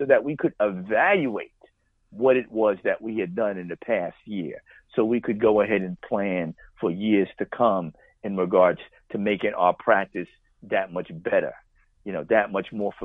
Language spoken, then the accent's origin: English; Brooklyn, New York, United States; And I tell them, well, no, I'm from Brooklyn or whatever else it is.